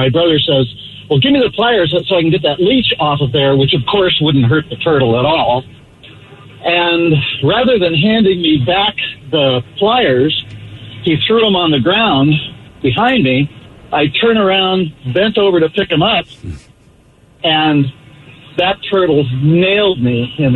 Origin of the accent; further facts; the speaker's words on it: Midwest, United States; So, when I was 7 years old, growing up in the Midwest, I got bit in the ass by a snapping turtle.